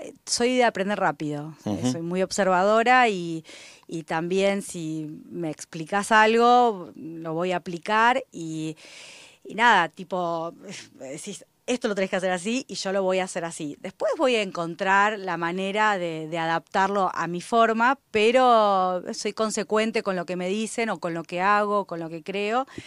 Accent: Cipolletti, Río Negro, Argentina; Soy oriunda de Cipolletti, vine a estudiar, no me alcanzaba la plata.

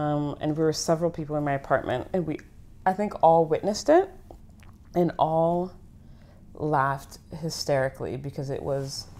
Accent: Ottawa, Ontario, Canada; But I was from Ottawa, and Ottawa's like very much like suburbia

